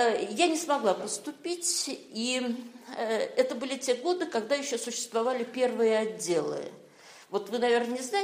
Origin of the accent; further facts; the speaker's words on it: Kazan, Tatarstan, Russia; я жила в Казани, я вообще родом из Казани.